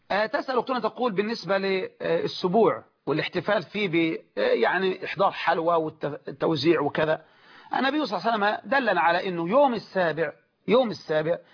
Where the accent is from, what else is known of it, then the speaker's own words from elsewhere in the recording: Egypt; في بلدنا مصر